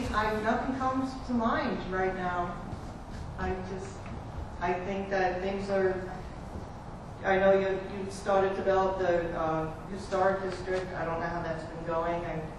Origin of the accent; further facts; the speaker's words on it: New York, United States; born there; also born or lived in Austin, Texas / Maryland / Pennsylvania; I came from New York. I was born in New York. But my most recent residence before here was in Austin, Texas.